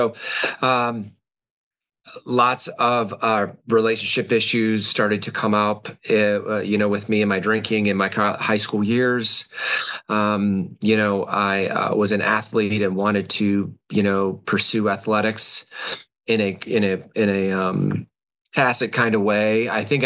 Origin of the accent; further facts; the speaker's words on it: Orlando, Florida, United States; So I grew up in Orlando, Florida. I was a product of the 80s.